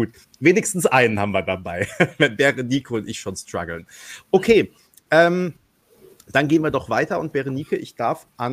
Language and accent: German; Baden-Württemberg, Germany; weil da, wo ich herkomme, ursprünglich aus der Kurpfalz im schönen Baden-Württemberg, da tendieren wir ja eher dazu, und das ist auch manchmal mein Problem, dass man die weichen Konsonanten eher hart ausspricht.